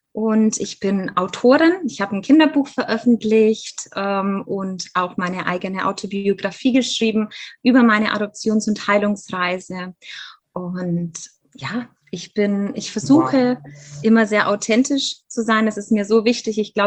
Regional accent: Germany; Und ja, ich lebe in Bayern. Ich bin in Deutschland auch aufgewachsen, bin aber tatsächlich Halbamerikanerin. Also das heißt, ich bin deutsch-amerikanische Adoptierte.

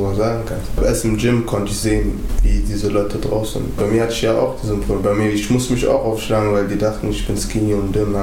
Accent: Wuppertal, North Rhine-Westphalia, Germany; Wuppertal ist so klein. Also wo ich ganz viele Sachen mit verbinde. Barm und Oberbarm. Und da, wo ich aufgewachsen bin, halt. So diese Ecken unter Barm.

